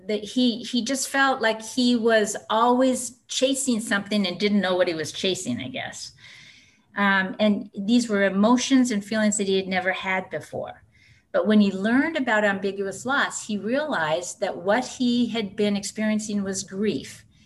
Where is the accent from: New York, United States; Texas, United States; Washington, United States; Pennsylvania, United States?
Washington, United States; Seattle; Well, I am from Seattle, Washington.